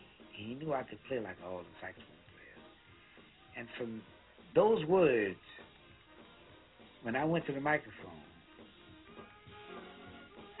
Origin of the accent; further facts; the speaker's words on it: Broussard, Louisiana, United States; born there; I was born in 1922 in Broussard, Louisiana.